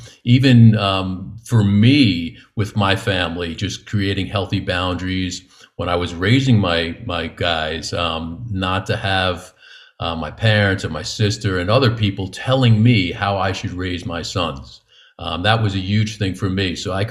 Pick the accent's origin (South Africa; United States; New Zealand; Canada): United States; New York; So they guess pretty quickly that I'm from New York from my sharp wit, I'm sure is what it is.